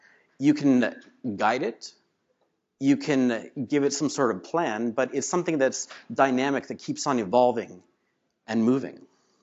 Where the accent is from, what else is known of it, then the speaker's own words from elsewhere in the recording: Canada; now in Toronto, Canada; I'm from Canada, by the way. I've gone all across the country, but I'm currently in Toronto.